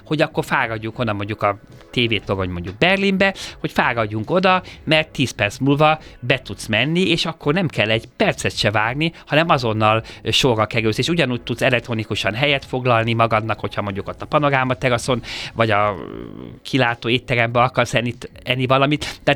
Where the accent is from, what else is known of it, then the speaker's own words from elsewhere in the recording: Hungary; amikor megtudták, hogy magyarok vagyunk